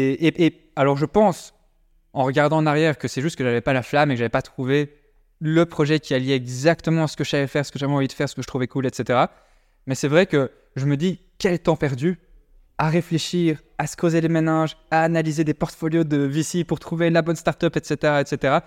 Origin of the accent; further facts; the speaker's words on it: Brussels, Belgium; On a grandi à Bruxelles. On a juste envoyé des mails à tout le monde.